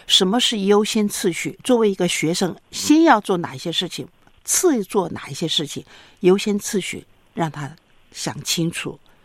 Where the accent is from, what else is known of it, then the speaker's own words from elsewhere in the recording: China; 也就是说我们中国人讲的约法三章